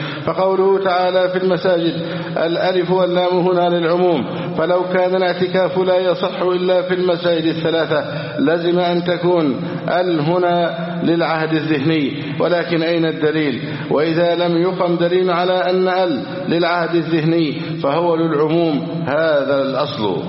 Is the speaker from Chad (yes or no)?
no; Egypt; اللهم احفظ بلادنا مصر